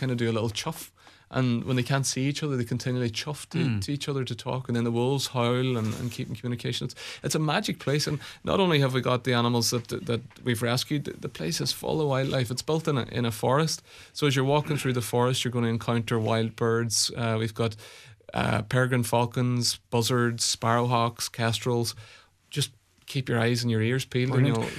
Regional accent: County Donegal, Ireland; But look, I'm from Donegal. Donegal's often a forgotten about county.

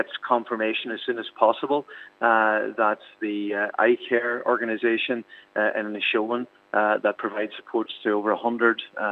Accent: County Donegal, Ireland; I'm from the Inishowen Peninsula.

